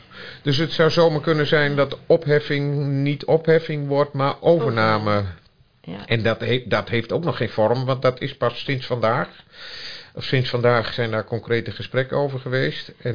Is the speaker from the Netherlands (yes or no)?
yes; Voorburg, South Holland, Netherlands; born there; also born or lived in Belgium; now in Almelo, Netherlands; Ik ben geen oorspronkelijk Almelo. Ik ben geboren in Voorburg. Maar een paar jaar in België gewoond. Ik heb met veel plezier hier in Almelo met de mensen met wie ik heb mogen en kunnen werken gewoond.